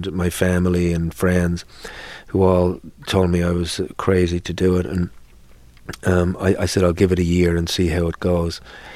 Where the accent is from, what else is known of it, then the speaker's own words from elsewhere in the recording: Ireland; as an Irishman. I grew up listening to tales of towns buried underwater.